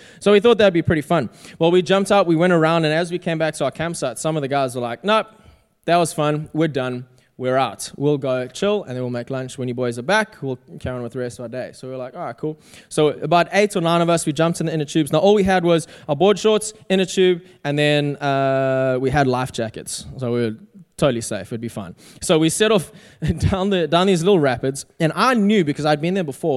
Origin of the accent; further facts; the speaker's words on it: South Africa; a quick story from my life growing up in South Africa.